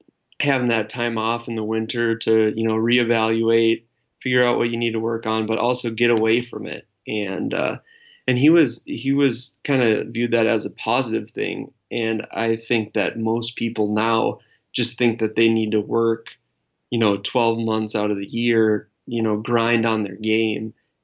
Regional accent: Wisconsin, United States; when I was growing up in Wisconsin, you know, I had a six-month season

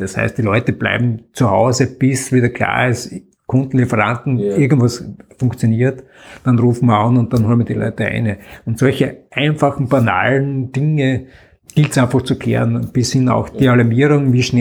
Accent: Austria; bei uns in Österreich ist durchaus einiges positiv weitergegangen.

